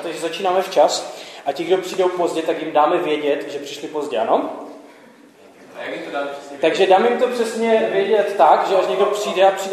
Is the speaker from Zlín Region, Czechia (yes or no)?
yes; Vsetín, Zlín Region, Czechia; also born or lived in Prague / Hradec Králové; A já pocházím ze Vsetína, ale... Mezitím jsem stihl bydlet v Praze a v Hradci Králové a teď bydlím zase na Vsetíně.